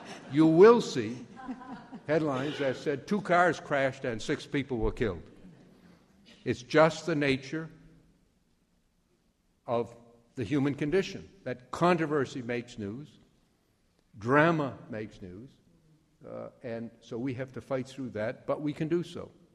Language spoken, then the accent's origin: English; Waterville, Maine, United States; I grew up in Waterville. My mother was an immigrant. She couldn't read or write. My father was the orphan son of immigrants.